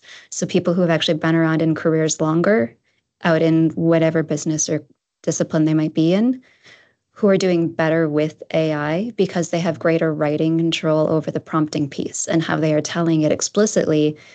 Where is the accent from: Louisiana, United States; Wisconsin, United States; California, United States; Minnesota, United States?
Wisconsin, United States; I'm from Wisconsin, though, so you have to bleed cheese in Wisconsin.